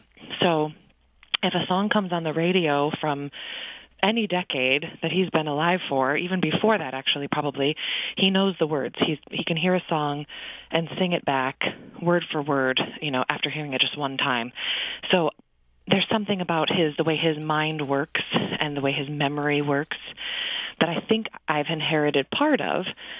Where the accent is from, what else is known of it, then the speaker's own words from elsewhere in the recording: Birmingham, Michigan, United States; also born or lived in Bloomfield Hills; when I was growing up in Birmingham and Bloomfield Hills area.